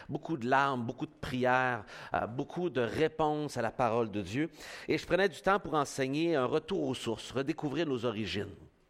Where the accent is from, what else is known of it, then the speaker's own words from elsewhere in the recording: Saint-Prime, Quebec, Canada; nous autres, on vient de Saint-Prime originalement.